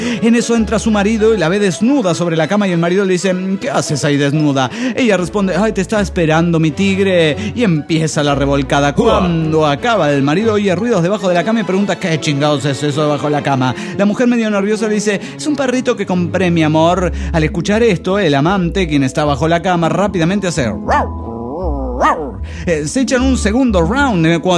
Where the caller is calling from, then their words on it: Oaxaca, Mexico; de Oaxaca, México.